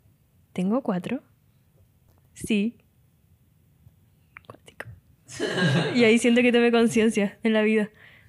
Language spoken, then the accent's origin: Spanish; Santiago, Santiago Metropolitan, Chile; born there; No, de hecho soy falsa de región. Porque nací en Santiago.